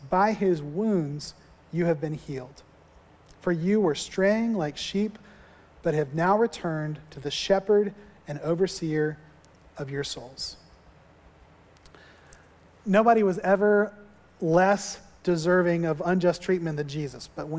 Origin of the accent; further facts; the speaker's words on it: Florida, United States; The first time that I ever saw snow, growing up in Florida, we didn't see real snow ever.